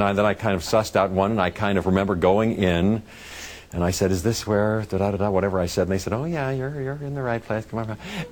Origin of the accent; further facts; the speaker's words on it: Pittsburgh, Pennsylvania, United States; I was 13 and a half, I think 14 in my memory, and I grew up in Pittsburgh in the suburbs